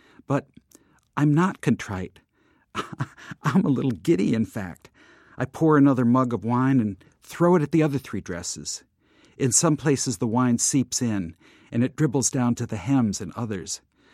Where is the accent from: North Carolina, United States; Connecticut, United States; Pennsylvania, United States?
Connecticut, United States; Norwich; I grew up in Norwich, Connecticut, and I based the story or started springboarding from two incidents.